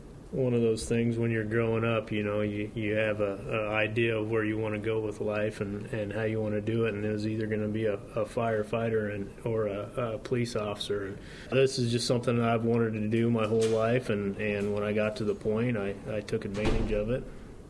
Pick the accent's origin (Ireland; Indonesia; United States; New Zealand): United States; Pleasantville, Iowa; But I'm originally from the Marion County area, the Pleasantville area, so I wanted to get back down here close to home.